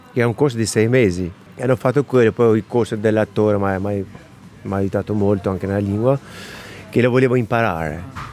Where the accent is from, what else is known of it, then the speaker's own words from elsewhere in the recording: Albania; li faccio anche mi sono albanese